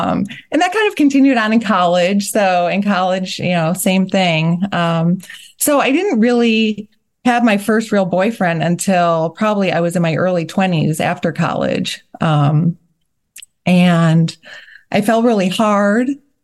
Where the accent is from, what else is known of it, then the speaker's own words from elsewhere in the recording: Chicago, Illinois, United States; You know, I grew up in the Chicago area.